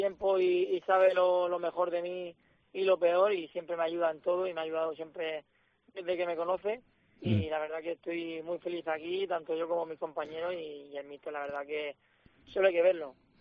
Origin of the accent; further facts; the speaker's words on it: Region of Murcia, Spain; He vivido muchos años en Real Murcia. Soy murciano y murcianista y siempre lo voy a hacer. Por circunstancias de la vida, pues tuve que salir.